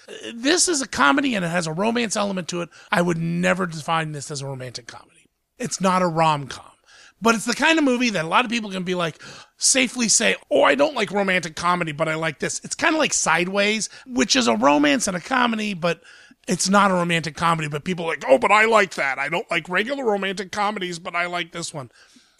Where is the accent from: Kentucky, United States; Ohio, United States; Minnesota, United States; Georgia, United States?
Ohio, United States; Columbus; But by the time it opened in my hometown, Columbus, Ohio, it had kind of made its way through the main reviews.